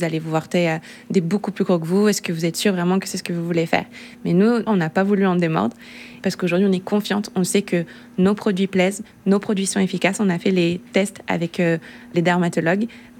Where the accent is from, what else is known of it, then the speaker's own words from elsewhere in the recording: Île d'Oléron, Nouvelle-Aquitaine, France; Je viens de l'île d'Oléron